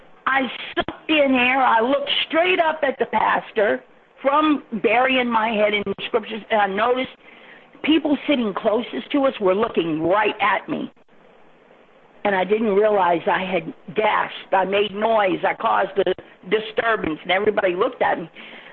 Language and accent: English; Louisiana, United States; Louisiana.